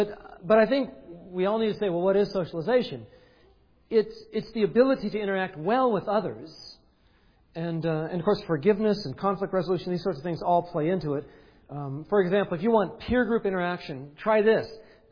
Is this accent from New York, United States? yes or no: no; Grants Pass, Oregon, United States; I need to go see my folks up in Grants Pass, Oregon. I said, that's my hometown.